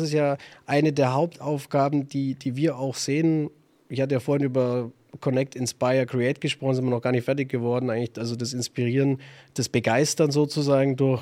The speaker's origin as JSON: {"language": "German", "town": "Augsburg", "region": "Bavaria", "country": "Germany", "said": "obwohl ich nur ein kleiner Familienunternehmer bin aus Augsburg"}